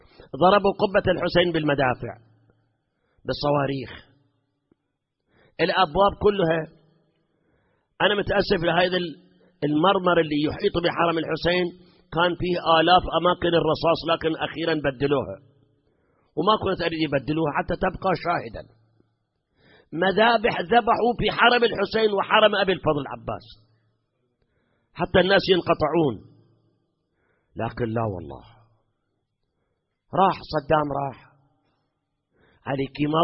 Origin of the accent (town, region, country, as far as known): Iraq